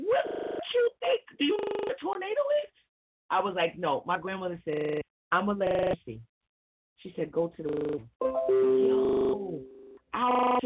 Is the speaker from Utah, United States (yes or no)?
no; New York, United States; Okay, so I'm down south, grandma's house. I'm from New York.